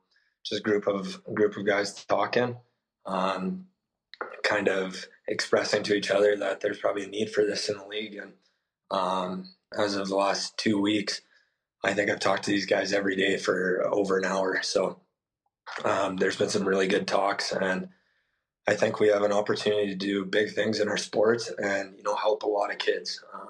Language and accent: English; Saskatchewan, Canada; also born or lived in Calgary; being a minority in the prairies in Saskatchewan and then in Calgary, it wasn't easy growing up.